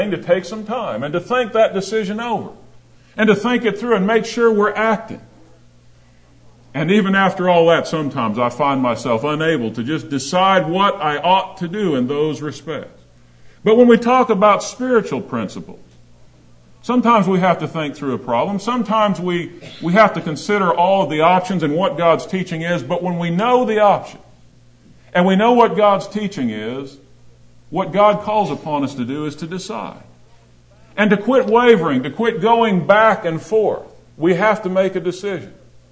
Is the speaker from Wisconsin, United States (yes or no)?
no; Denver, Colorado, United States; I grew up in Denver, and I'm a Denver Bronco fan.